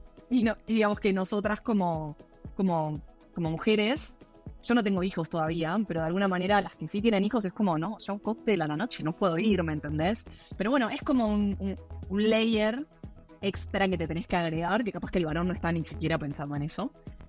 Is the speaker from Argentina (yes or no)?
yes; Argentina; Como soy argentina, también estoy en otros grupos de otros países